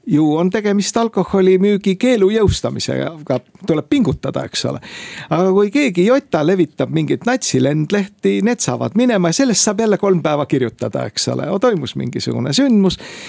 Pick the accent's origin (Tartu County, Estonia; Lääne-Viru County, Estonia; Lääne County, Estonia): Tartu County, Estonia; Tartu; Ka mina olen Tartust pärit.